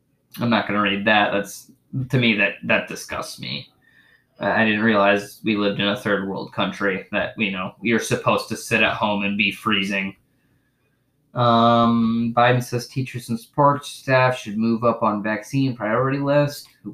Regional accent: Michigan, United States; I'm really not that worried about it. I'm from Michigan. I have like 3 foot of snow on my yard right now.

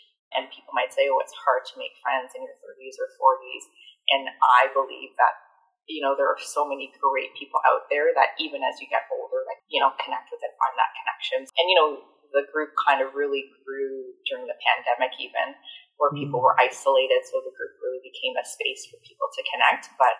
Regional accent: Ontario, Canada; as like a Black person growing up in Durham Region in the 80s and 90s, being the only Black person often in my class, one of few in my school

